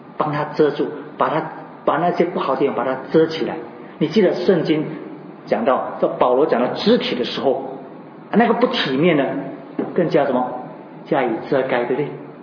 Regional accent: China; 你问我们中国人，我们中国人是绝对不会这样子做的

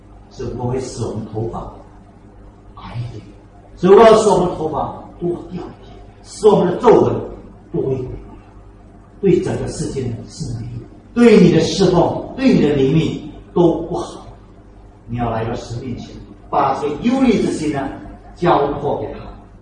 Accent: Singapore; 这个是我们新加坡人常常的问题

